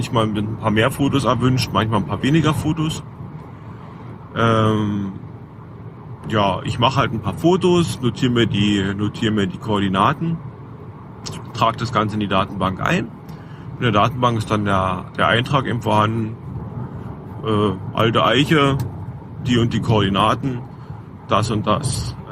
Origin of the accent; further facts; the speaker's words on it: Cottbus, Brandenburg, Germany; Ich habe bin ja aus Cottbus.